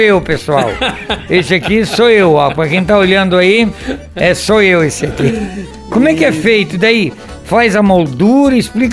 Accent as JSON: {"language": "Portuguese", "town": "Braço do Norte", "region": "Santa Catarina", "country": "Brazil", "tie": "born there", "said": "Tubarão perto de Braço do Norte, eu nasci em Braço do Norte, então somos conterrâneos aí, né?"}